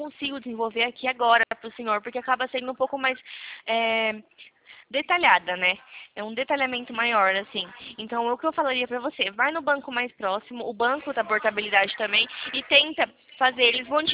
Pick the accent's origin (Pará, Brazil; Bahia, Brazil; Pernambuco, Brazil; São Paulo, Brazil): São Paulo, Brazil; Americana; eu sou aqui de São Paulo. Aqui de Americana, do interior de São Paulo.